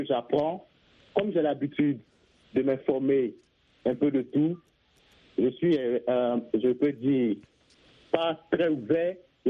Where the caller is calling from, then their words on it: Abidjan, Côte d’Ivoire; Je suis de la Côte d'Ivoire, précisément à Abidjan.